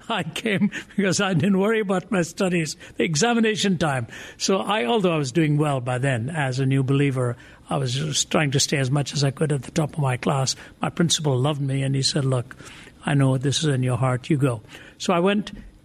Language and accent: English; India; now in Canada; we used to be introduced as two Indian natives who have arrived here in Canada whenever we were introduced in church.